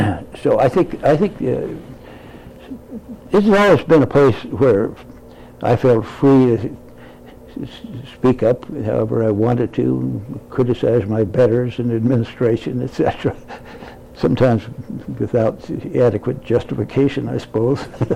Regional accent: Portland, Oregon, United States; also born or lived in Seattle / California; I grew up in Portland and lived in Seattle for 13 years, and 18 years in Portland, 13 years in Seattle, and 5 years or so down in Santa California.

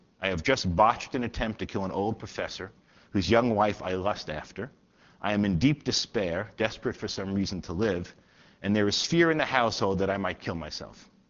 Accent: Brooklyn, New York, United States; now in Michigan, United States; I am 53 years old, a native New Yorker born and raised in Brooklyn, a Midwestern Michigan resident for almost 30 years

